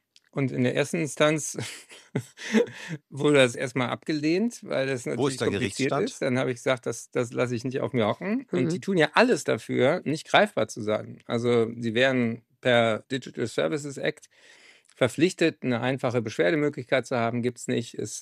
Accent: Berlin, Germany; hier in Berlin, in meiner Heimat, in Tegel

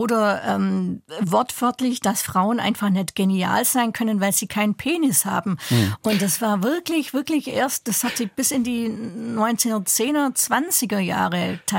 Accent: Southern Germany, Germany; vor allem auch im süddeutschen Raum, wo ich herkomme.

